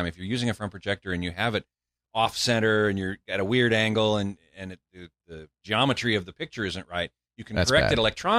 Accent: Burbank, California, United States; In fact, my hometown.

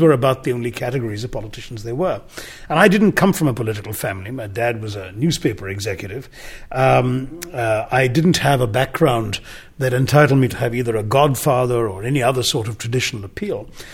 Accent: Kerala, India; English is a second language; Malayalam, the language of my home state of Kerala.

